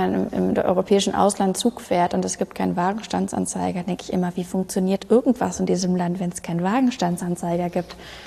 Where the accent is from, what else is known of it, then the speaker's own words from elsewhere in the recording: Hamburg, Germany; Ich komme aus Hamburg, das heißt, bei mir hört man nicht so wahnsinnig viel raus, aber natürlich ist bei uns Platt auch ein Ding.